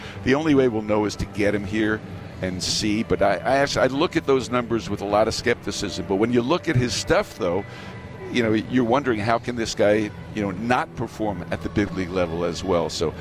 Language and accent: English; New York, United States; I spent quite a bit of time in there yesterday listening to a lot of the guys who I grew up listening to in New York.